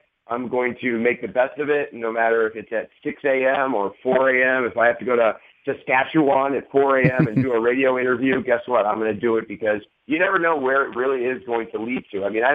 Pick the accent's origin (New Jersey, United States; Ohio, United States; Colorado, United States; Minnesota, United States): Ohio, United States; Parma; when you're growing up in Parma, Ohio, watching you know, Chris Jericho